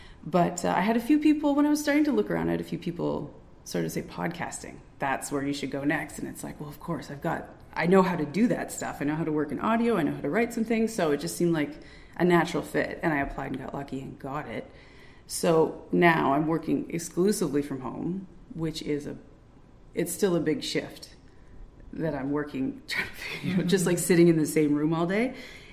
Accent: Point de Bute, New Brunswick, Canada; Like, I grew up in Pointe Butte looking at that field.

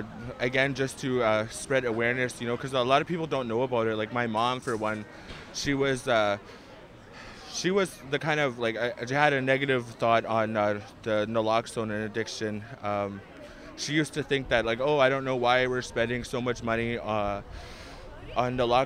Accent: Nova Scotia, Canada; I come from Picmobert First Nation.

